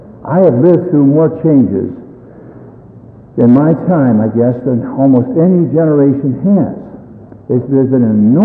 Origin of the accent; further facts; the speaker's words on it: Pittsburgh, Pennsylvania, United States; also born or lived in New York / Chicago; being a Midwestern, I was raised in Pittsburgh and lived in New York and Chicago